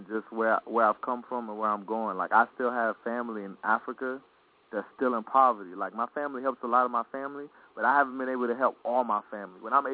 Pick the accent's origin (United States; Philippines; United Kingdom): United Kingdom; London; born there; And I'm African, and I grew up here. So I look at the world in two different perspectives. Three, because I'm British. I was born in London, but my family's from Kenya.